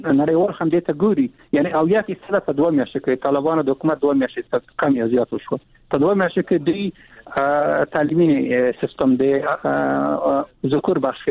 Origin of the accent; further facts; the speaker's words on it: Afghanistan; زه افغان یم